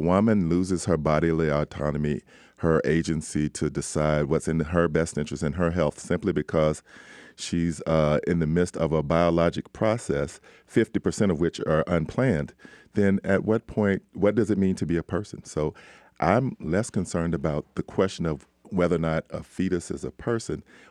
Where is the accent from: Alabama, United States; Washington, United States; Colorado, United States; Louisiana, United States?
Alabama, United States; Birmingham; Well, growing up in the South, in Birmingham, and making my own religious decision to become a Christian at the age of 15